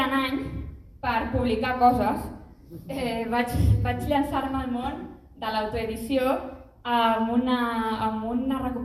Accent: Olèrdola, Catalonia, Spain; also born or lived in Barcelona; vaig néixer a Barcelona l'any 96, però he viscut aquí a Olèrdola des dels 4 anys.

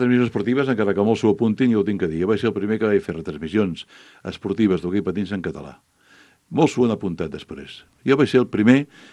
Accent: Vilanova i la Geltrú, Catalonia, Spain; jo sóc d'allà, jo no hi renuncio mai, jo sóc de Vilanova i la Geltrú, i ho passejo amb la cara ben alta

